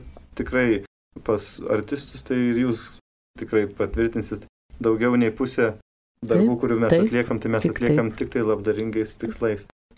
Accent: Tauragė, Tauragė County, Lithuania; bet aš augau Tauragėje, tai yra protestantiška mieste, tai yra labiausiai protestantiškas miestas tikriausiai per visą Lietuvą

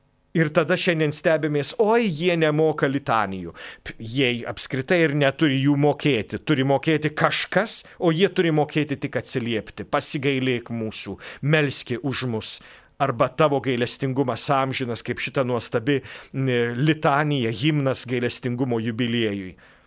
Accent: Šakiai, Marijampolė County, Lithuania; aš esu kilęs iš Šakių ir užaugau tiesiog ne mokykloje, o bažnyčioje

